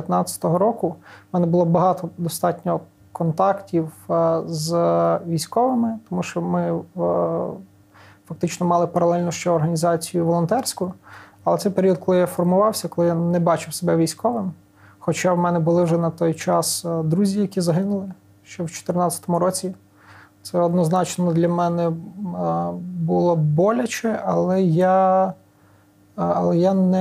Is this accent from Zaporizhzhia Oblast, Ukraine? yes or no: no; Ternopil, Ternopil Oblast, Ukraine; moved away as an adult; Я з Тернополя, я там народився, там виховувався, ріс, навчався і згодом поїхав.